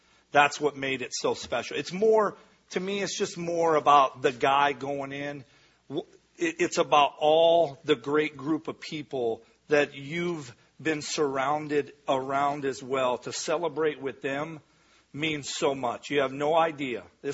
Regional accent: Midwest, United States; I think growing up in the Midwest and the values

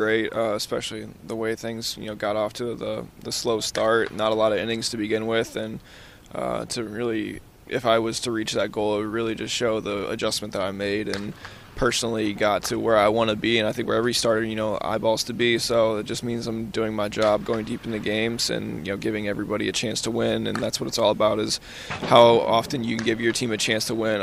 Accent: St. Louis, Missouri, United States; I knew Bishop was from St. Louis, and obviously I grew up in St. Louis as well.

